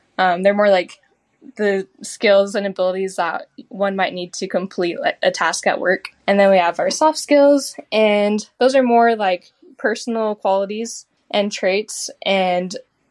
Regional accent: Utah, United States; So like I mentioned, I grew up in Utah, spent a lot of time outdoors.

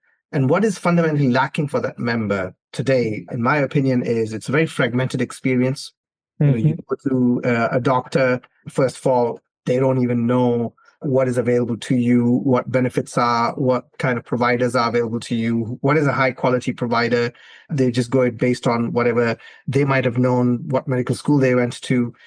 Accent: Pakistan; English is a second language; as an entrepreneur growing up in Pakistan and thinking that you can actually create things from nothing

